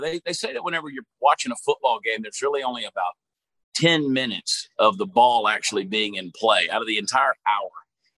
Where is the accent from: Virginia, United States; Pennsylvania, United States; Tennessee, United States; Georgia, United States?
Georgia, United States; I think, you know, I grew up in Georgia where I never had brisket until I moved to Texas 20 some odd years ago.